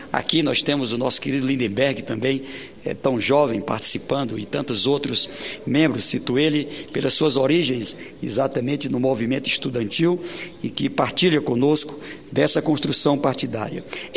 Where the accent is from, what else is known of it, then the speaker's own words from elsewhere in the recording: Brazil; born there; perceber que o mundo era muito maior do que o Vale do Fidalgo, onde eu nasci